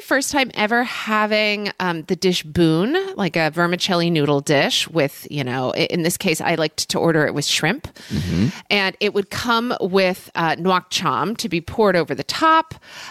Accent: Oklahoma City, Oklahoma, United States; So, as everyone knows, I grew up in Oklahoma City, Oklahoma, where actually there was some pretty great Vietnamese food.

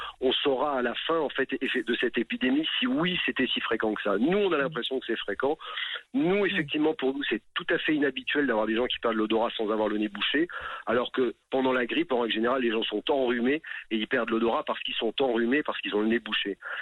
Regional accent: France; On ne peut pas toujours dire que c'est parce qu'on est français et qu'on aime la bonne bouffe

